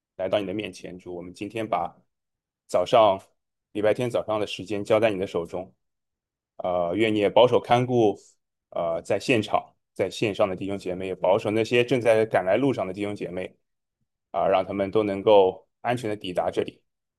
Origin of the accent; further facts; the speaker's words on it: Shanghai, China; 在2014年的时候受洗的，所以有12年吧。对，然后我来自中国大陆，我来自上海，上海人。